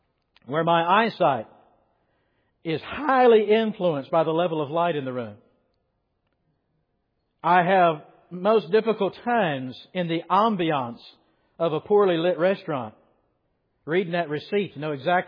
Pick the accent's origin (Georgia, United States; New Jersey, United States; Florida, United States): Georgia, United States; Yorkville; Back where I grew up in Yorkville, Georgia, we used to call no doubt we were cheating and robbing from the Waltons. We used to call where we live Johnson Mountain.